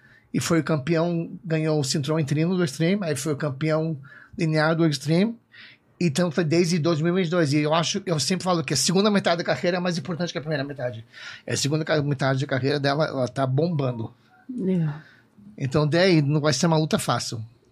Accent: United States; Portuguese is a second language; mas eu sou americano

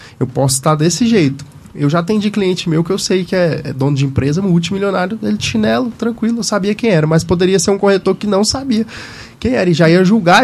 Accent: Luziânia, Goiás, Brazil; now in Brasília, Brazil; Quando eu vim, sou do interior de Goiás, de Lusiânia, quando eu vim trabalhar em Brasília

